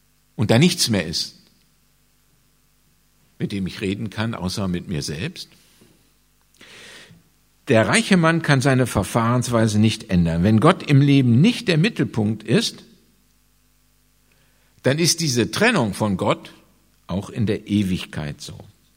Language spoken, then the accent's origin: German; Gelsenkirchen, North Rhine-Westphalia, Germany; born there; ich bin ja in Gelsenkirchen-Horst geboren.